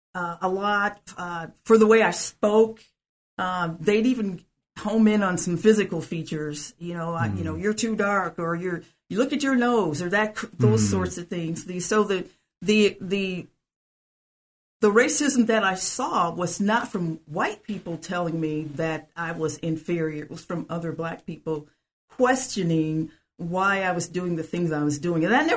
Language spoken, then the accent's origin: English; Detroit, Michigan, United States; The racism that I did growing up in Detroit, no.